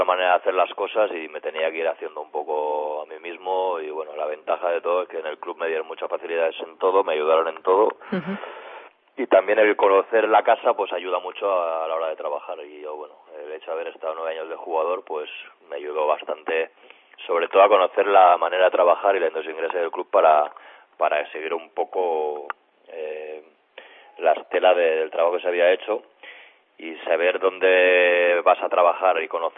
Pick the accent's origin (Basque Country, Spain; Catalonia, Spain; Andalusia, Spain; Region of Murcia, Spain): Catalonia, Spain; Badalona; now in Fuenlabrada, Spain; llevo mucho tiempo aquí y casi la mayoría del tiempo desde que salí de Badalona lo he pasado aquí en Fuenlabrada